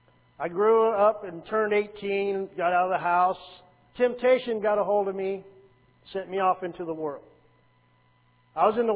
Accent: Madera, California, United States; When I was growing up, we were raised in Madera, California. Me and Randy and my sisters.

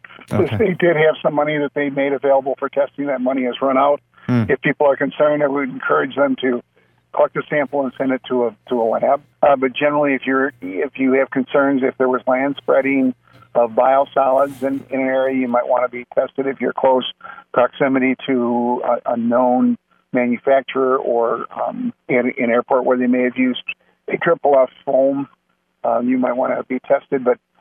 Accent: Wausau, Wisconsin, United States; I'm from the Wausau area.

